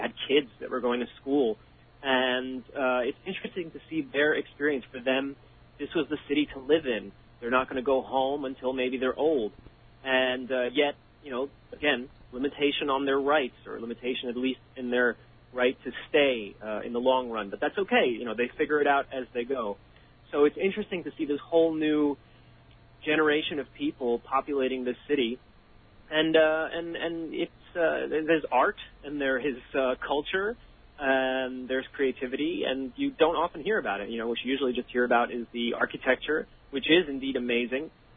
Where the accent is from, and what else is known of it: New Jersey, United States; born or raised there; now in Netherlands